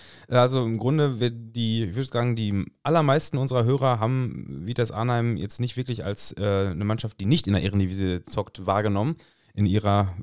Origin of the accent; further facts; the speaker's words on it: Lippstadt, North Rhine-Westphalia, Germany; Bin aus Lippstadt.